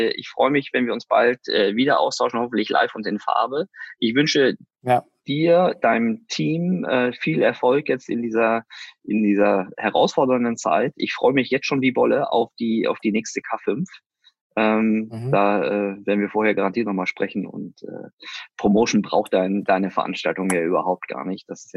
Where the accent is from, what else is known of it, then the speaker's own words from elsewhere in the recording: Hanover, Lower Saxony, Germany; now in Bavaria, Germany; als Hannoveraner, der nach Bayern ins Exil gehen musste